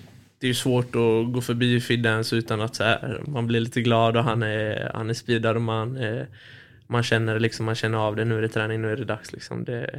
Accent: England, United Kingdom; Men jag har mycket släkt i och med att jag är från England. Mycket släkt som håller på Liverpool.

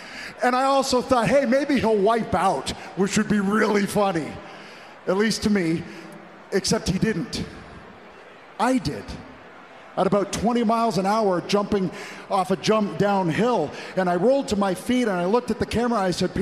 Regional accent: Toronto, Ontario, Canada; Next week, my hometown Toronto, 25 years here in this company, two grizzled vets, been everywhere, done everything

